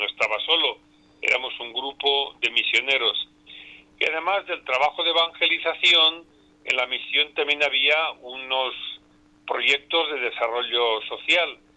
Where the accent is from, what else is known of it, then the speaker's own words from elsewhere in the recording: Barcelona, Catalonia, Spain; en mi ciudad, donde soy original de Barcelona. Nací en Barcelona y me ordené allí.